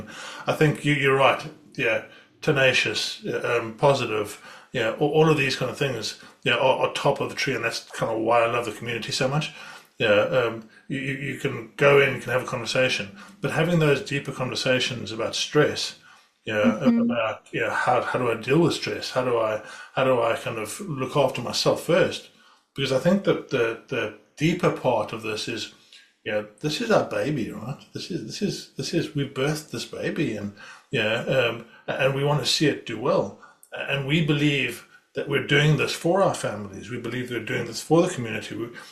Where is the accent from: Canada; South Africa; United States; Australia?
South Africa; also born or lived in Zimbabwe; I was born in Zimbabwe. I grew up in South Africa